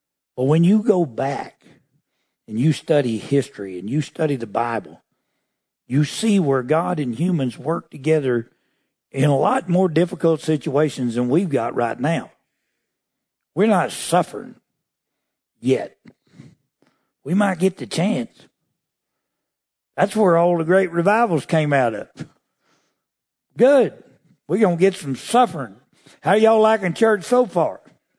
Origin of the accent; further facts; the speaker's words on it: United States; I'm an American.